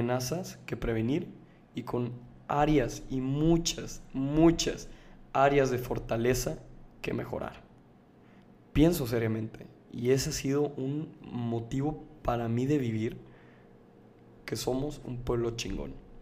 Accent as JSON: {"language": "Spanish", "country": "Mexico", "said": "México en sí tiene muchas carencias y somos nosotros los responsables de cambiarlo."}